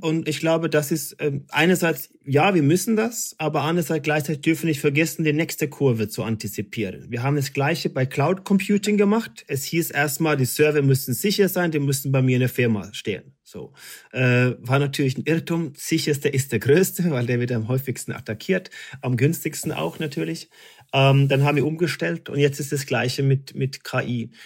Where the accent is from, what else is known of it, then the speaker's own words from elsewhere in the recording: Germany; Da teile ich mir als Deutsche nach 25 Jahren dazu und sage, was ist das Wichtigste